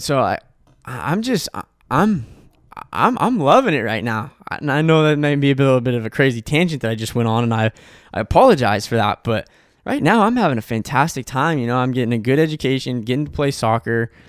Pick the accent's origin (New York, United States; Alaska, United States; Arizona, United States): Arizona, United States; Now, I'm speaking because I was from Arizona.